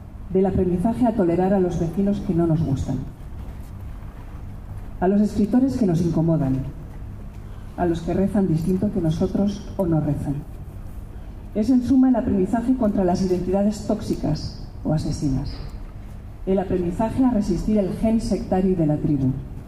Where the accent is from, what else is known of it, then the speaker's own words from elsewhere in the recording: Basque Country, Spain; Y lo he pensado porque soy vasca